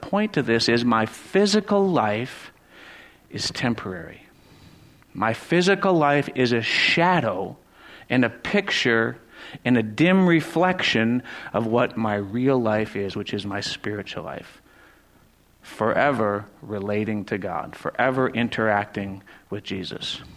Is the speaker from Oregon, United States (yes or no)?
no; Wisconsin, United States; I'm a guy from Wisconsin … I'm a member of Cedar Creek.